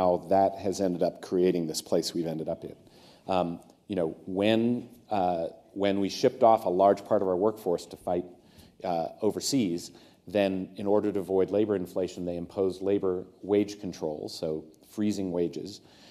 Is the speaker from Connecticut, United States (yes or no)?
no; Ohio, United States; growing up in Ohio, you believe in self-sufficiency and that you are reluctant to impose on others